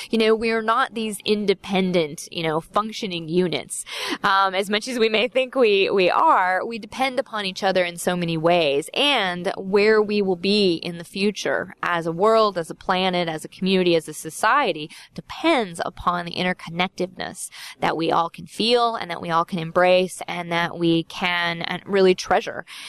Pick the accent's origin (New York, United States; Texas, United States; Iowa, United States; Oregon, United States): Iowa, United States; I grew up on a farm, and I have never known more connection to where my food comes from, to the land, to the impact I have on a day-to-day basis than you know, growing up on a farm and being an Iowan.